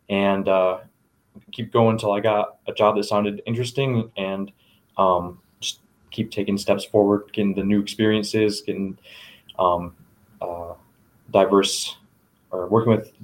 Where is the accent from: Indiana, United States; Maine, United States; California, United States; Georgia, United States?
Indiana, United States; now in Wyoming, United States; I'm from Indiana originally.